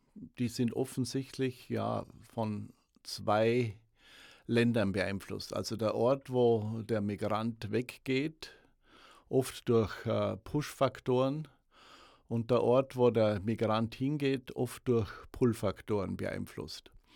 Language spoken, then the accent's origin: German; Vorarlberg, Austria; accent: Bregenzerwald dialect; now in United States; in meiner Heimat, im Brengzer Wald in Vorarlberg, angenommen zu werden, habe ich weiterhin den Dialekt sprechen müssen. Wenn ich den Bregenzerwälder Dialekt, der sehr eigenartig ist und sehr ans Schweizerdeutsche anmutet, nicht gesprochen hätte